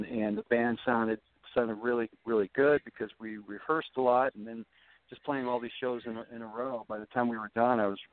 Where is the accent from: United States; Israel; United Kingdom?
United States; Connecticut; I'm from Connecticut originally, so I wanted to go play my hometown.